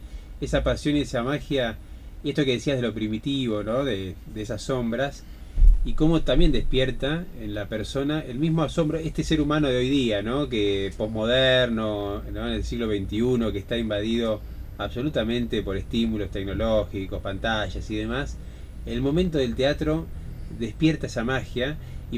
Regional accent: Buenos Aires, Argentina; yo soy porteño

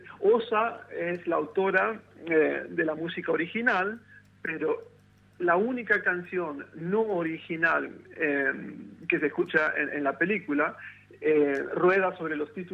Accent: Río Grande, Tierra del Fuego, Argentina; also born or lived in Mendoza; Yo nací en Mendoza, mi familia viene de Mendoza, pero a los 8 años, por las cuestiones de la vida, por las razones por las que mucha gente, muchas familias de lo que se llama el norte, llegaron a Tierra del Fuego, mi familia se fue a vivir a Río Grande cuando yo tenía 8 años.

